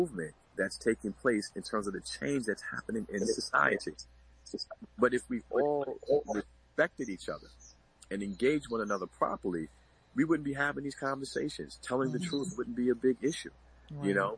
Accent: Bronx, New York, United States; also born or lived in Mount Vernon; young Black man growing up in this country, my father had to have some conversations with me. And I'm from the Bronx. Mm-hmm. Born in the Bronx, moved to Mount Vernon.

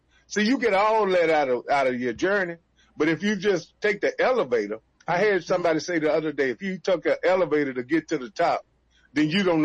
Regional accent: Chicago, Illinois, United States; You know, I was raised in, well, born and raised in Chicago, Illinois, on the west side.

